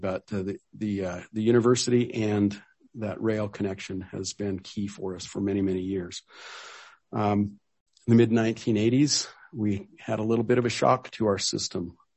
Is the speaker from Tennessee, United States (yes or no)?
no; Cedar City, Utah, United States; And growing up in Cedar City, I saw that happen.